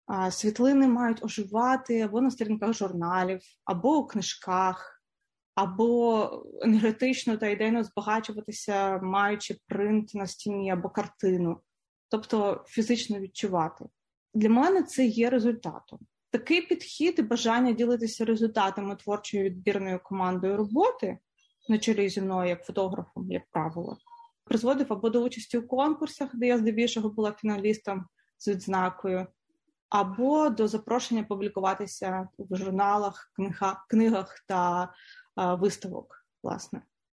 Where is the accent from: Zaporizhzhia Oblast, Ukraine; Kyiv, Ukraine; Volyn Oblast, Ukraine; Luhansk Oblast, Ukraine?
Kyiv, Ukraine; now in Sydney, Australia; Родом я з Києва, де я провела своє життя до 2015 року. Маючи запрошення і робочу візу, я разом з чоловіком прилетіла в Австралію, і вже з того часу живемо ми в Сіднеї.